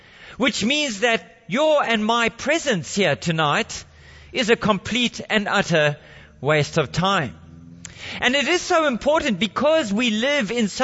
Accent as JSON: {"language": "English", "country": "South Africa", "tie": "born or raised there", "said": "as we had to do when I was growing up in South Africa."}